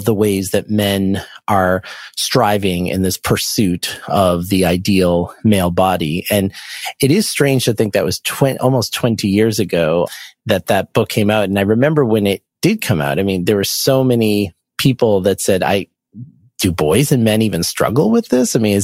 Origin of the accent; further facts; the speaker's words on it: Boston, Massachusetts, United States; I went to Tufts University and I'm from the Boston area.